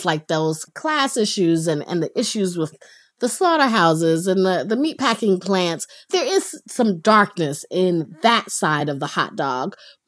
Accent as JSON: {"language": "English", "region": "North Carolina", "country": "United States", "tie": "born or raised there", "said": "So I grew up in North Carolina."}